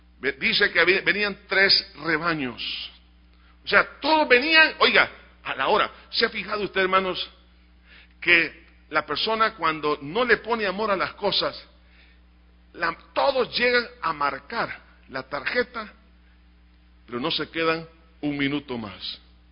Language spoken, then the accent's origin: Spanish; El Salvador; preguntémonos cuántos premios Nobel tenemos aquí como salvadoreños.